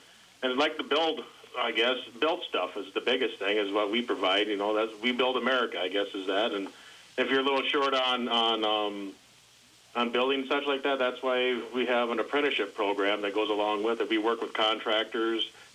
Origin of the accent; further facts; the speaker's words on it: Sioux Falls, South Dakota, United States; I'm from Sioux Falls here.